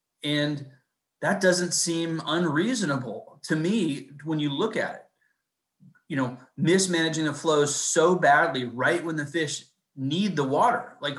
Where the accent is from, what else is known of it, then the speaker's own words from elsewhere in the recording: California, United States; Yeah, I grew up in California as well. Been fishing my entire life.